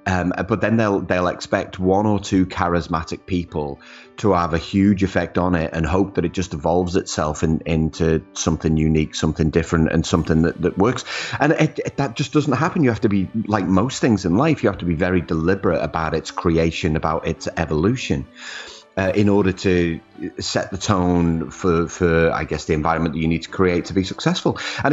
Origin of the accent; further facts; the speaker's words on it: Liverpool, North West England, United Kingdom; now in Australia; I'm originally from Liverpool in the UK, home of the …, of course.